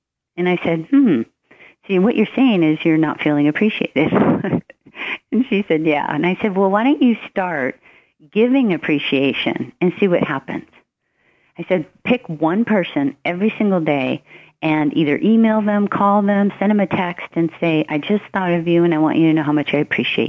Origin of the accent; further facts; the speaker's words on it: Hawaii, United States; And Willacokie was the street I grew up on in Hawaii.